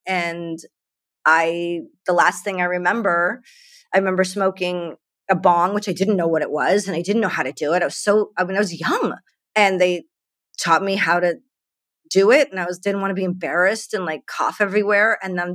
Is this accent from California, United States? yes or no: no; Naperville, Illinois, United States; I had a neighbor that lived next to me in my hometown of Naperville.